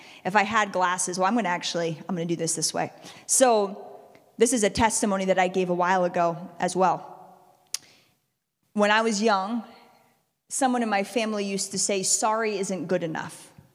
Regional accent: United States; And I was like, is it not good to say I'm from America? Do people not like Americans?

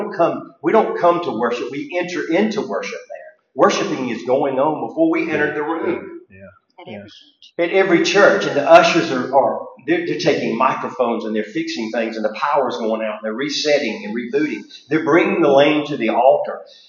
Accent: United States; We're going to a communist country. We're American, obviously.

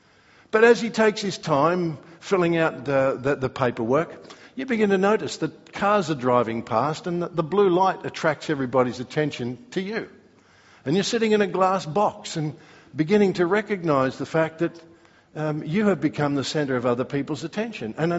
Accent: Australia; This is an issue that as I grew up as an Australian, I didn't understand.

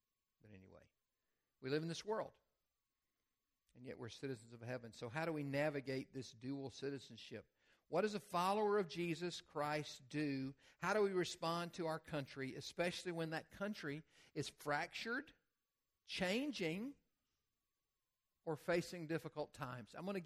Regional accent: United States; Sometimes I want to go around the world and say, I'm an American.

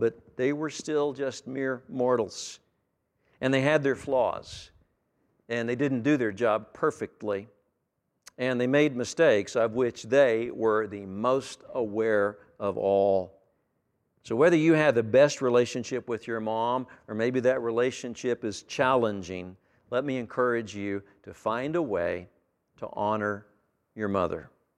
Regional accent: Amarillo, Texas, United States; she lived in the house next door to where I grew up here in Amarillo.

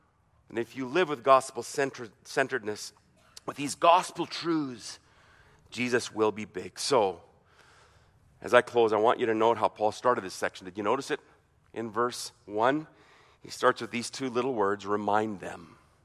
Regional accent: Germany; When I was growing up in Germany, when we go on furlough probably every four years

